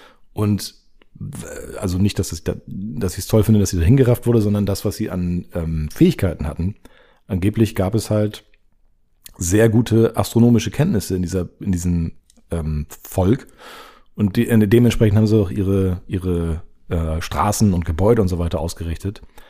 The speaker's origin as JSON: {"language": "German", "region": "Northern Germany", "country": "Germany", "said": "ich komme aus Norddeutschland. Ich nehme hier gerade in Norddeutschland auf."}